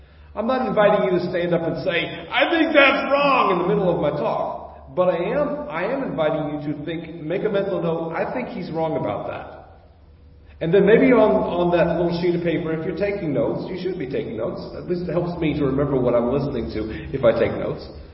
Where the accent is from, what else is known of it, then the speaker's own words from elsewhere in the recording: United States; I'm an American. It's about me. It's about my ability to express myself. It's what life is all about as an American.